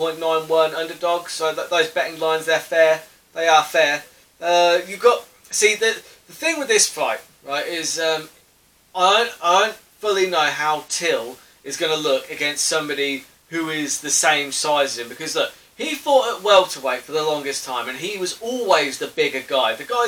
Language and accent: English; England, United Kingdom; I'm English, do you know what I mean?